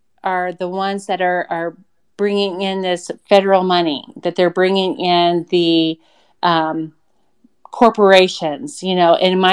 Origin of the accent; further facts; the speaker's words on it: Jerome, Idaho, United States; I grew up in Jerome, and I went from first to 12th grade with all of these people.